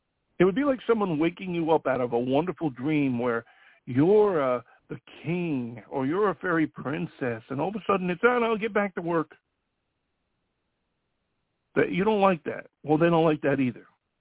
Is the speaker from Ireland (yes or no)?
yes; Ireland; I'm Irish, so I can say it, all Irish people are lazy and horrible